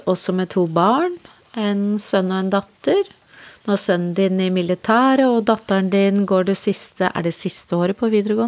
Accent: Gjøvik, Innlandet, Norway; nå kommer jeg jo selv fra Gjøvik

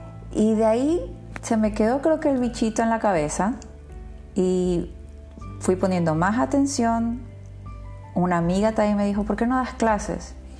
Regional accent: Ecuador; moved away as an adult; also born or lived in Azerbaijan; Yo ya salí de Ecuador a vivir a Azerbaiyán con mi esposo por su trabajo y fue un país duro de adaptarte y vivimos 3 años allá

